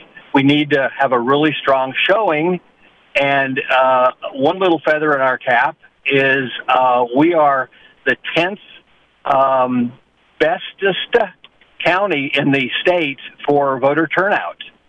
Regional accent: California, United States; moved away; Yeah, Southern California. And like you, moved up here in 84.

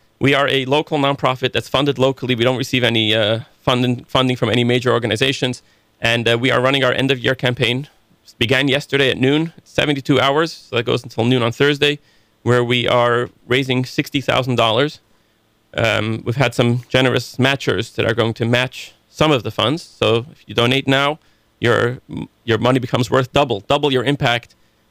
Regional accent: London, United Kingdom; I mean, growing up in London, we had this 30-foot tall

